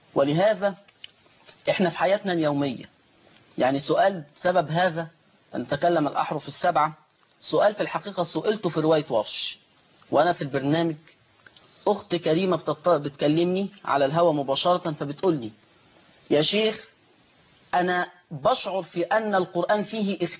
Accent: Upper Egypt, Egypt; accent: Upper Egyptian (Sa'idi); لهجتنا في صعيد مصر

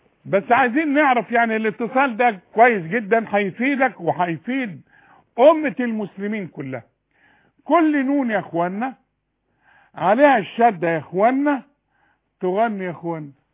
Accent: Cairo, Cairo Governorate, Egypt; born there; خدي بالك انا امي من الشرقية وابويا من الشرقية، بس انا اتولدت بقى في سيدنا الحسين

